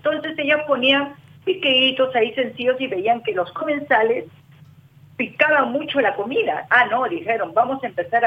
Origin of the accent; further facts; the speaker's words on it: Lima, Peru; also born or lived in Arequipa; mi región, ¿no? Que es Arequipa, que jamás la voy a olvidar, si bien es cierto, me he criado en Lima, pero amo mi tierra